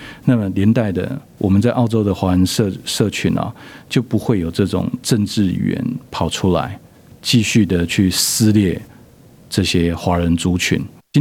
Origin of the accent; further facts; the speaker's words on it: Taiwan; now in Melbourne, Australia; 就是你是中国来的，我是台湾来的，大家相安无事